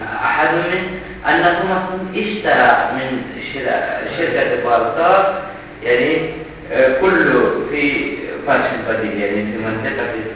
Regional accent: Iran; مجاني أفضل من إحنا نحن من إيران أفضل لا نستطيع نسمع هذا آيدي

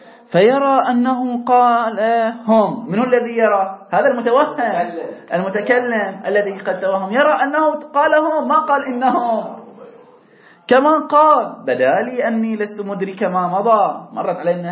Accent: Hejaz, Saudi Arabia; ليش تبغى ها أنا حجازي ما ليش أبغى

